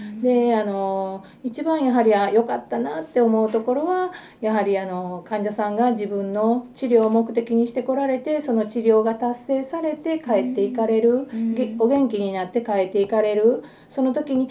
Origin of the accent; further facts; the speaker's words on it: Kyushu, Japan; で私も九州の出なので、うん、兄弟とかは九州にいてますの で